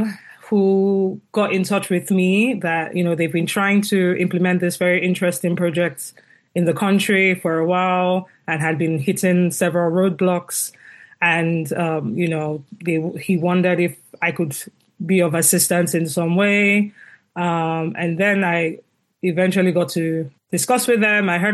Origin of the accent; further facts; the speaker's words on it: Nigeria; I'm from Nigeria.